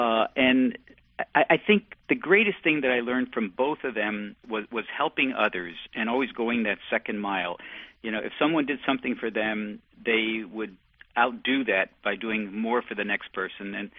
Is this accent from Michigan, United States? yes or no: no; Bethlehem, Pennsylvania, United States; I had really the pleasure of growing up in Bethlehem, Pennsylvania, amidst the smokestacks of Bethlehem Steel, just a few blocks from the blast furnaces, and attended grade school and high school in Bethlehem